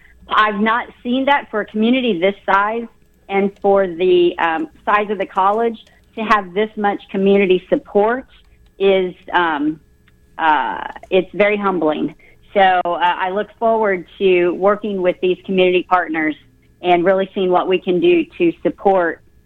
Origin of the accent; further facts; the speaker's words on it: Missouri, United States; I'm from Southwest Missouri, and so it's only about 4 hours to that area.